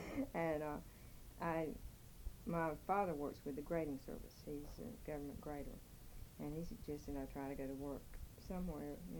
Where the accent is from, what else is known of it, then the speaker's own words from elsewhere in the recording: Kenly, North Carolina, United States; Kenley, North Carolina.